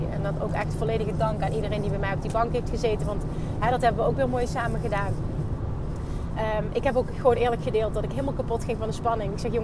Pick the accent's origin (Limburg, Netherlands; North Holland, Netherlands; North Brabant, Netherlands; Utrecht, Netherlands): Limburg, Netherlands; Ik kom uit Limburg. Per definitie willen mensen al niet naar mij luisteren. Want ja, ik heb een accent.